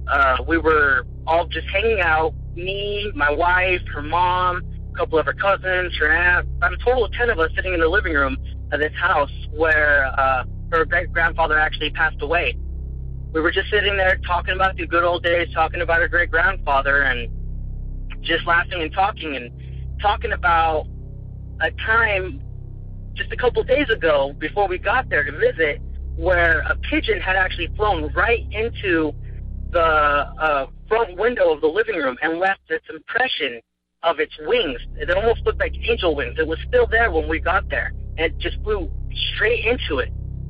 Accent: Salt Lake City, Utah, United States; I'm from Salt Lake City, Utah.

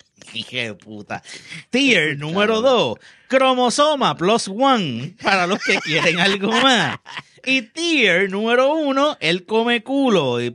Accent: Canóvanas, Puerto Rico; yo soy de Canóvanas, que está brutal que algo nos supere

